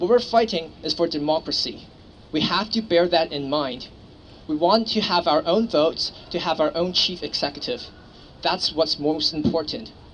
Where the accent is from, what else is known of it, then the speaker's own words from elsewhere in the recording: Hong Kong; I'm actually an exchange student here. I'm from Hong Kong. I was born and raised in Hong Kong. I'm 21 now. I spent 21 years in Hong Kong. So it's my first time in Canada